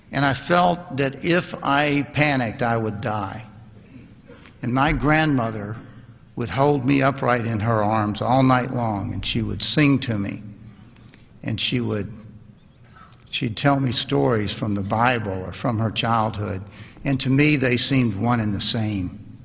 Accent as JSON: {"language": "English", "region": "Tennessee", "country": "United States", "tie": "born there", "said": "But I was born in Tennessee."}